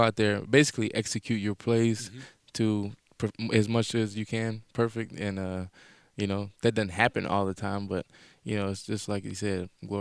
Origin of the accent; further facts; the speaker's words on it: Louisiana, United States; You know, I'm from Louisiana, so my mom's gumbo, which isn't the healthiest